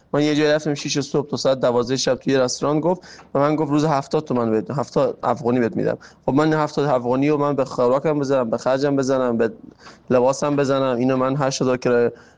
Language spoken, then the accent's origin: Persian; Afghanistan; من از افغانستان اومدم، راهی هم ندارم که برگردم، اینجا موندم